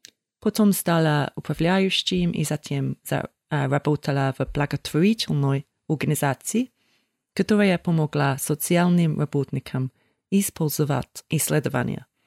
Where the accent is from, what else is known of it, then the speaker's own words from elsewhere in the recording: England, United Kingdom; Russian is a second language; Я из Англии.